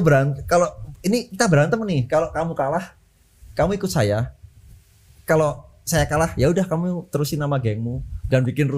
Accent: Yogyakarta, Special Region of Yogyakarta, Indonesia; Saya dari Yogyakarta.

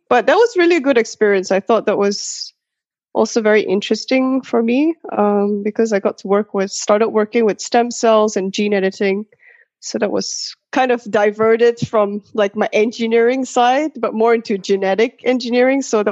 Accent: Kuala Lumpur, Malaysia; moved away as an adult; now in Australia; I was born in Malaysia, so in Kuala Lumpur, and I did my primary school, high school there, and then I moved to Australia when I was 18.

